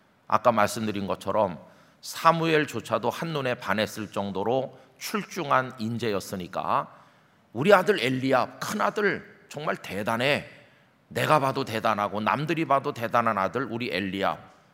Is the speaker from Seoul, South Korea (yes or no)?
yes; Seoul, South Korea; born there; 저는 서울에서 태어나서 영락교회를 6살까지 다녔습니다. 영락교회 담장 근처 어디선가 제가 태어난 것 같아요. 제 본적지가 중구 충무로 2가 16번지인데